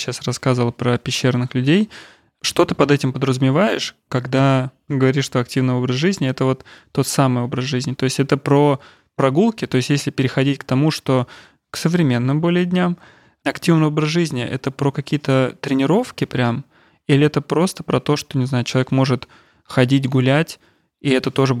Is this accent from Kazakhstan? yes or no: no; Ramenskoye, Moscow Oblast, Russia; я из Раменского, и там, ну, сейчас, ладно, город разросся, а раньше все было в пределах, ну, 25-30 минут пешком.